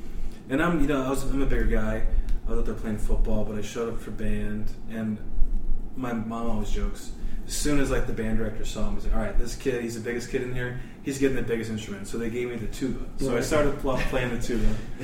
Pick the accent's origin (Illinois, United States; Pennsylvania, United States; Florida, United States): Florida, United States; So I'm from Florida.